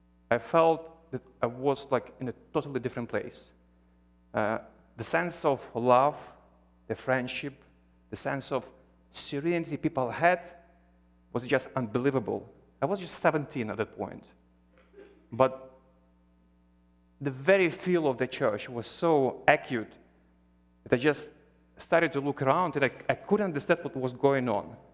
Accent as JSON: {"language": "English", "region": "Transnistria", "country": "Moldova", "said": "The place I come from is called Transnistria. And the reason it's called Transnistria is that it lays behind the Transnistrian River. It is a breakaway republic within Moldova that became so-called independent in 1991."}